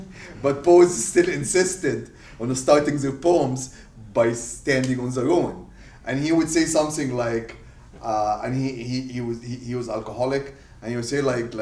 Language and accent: English; Seattle, Washington, United States; I'm from Seattle, I have to read this one.